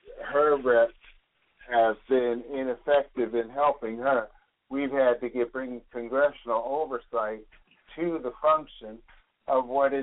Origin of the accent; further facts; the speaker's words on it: New Jersey, United States; at the Chinese laundry where I grew up in New Jersey.